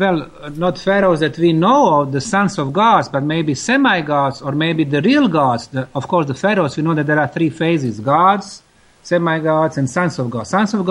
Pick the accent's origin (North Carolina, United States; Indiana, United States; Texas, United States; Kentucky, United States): Texas, United States; Houston; Hello, Houston. I'm from Houston also.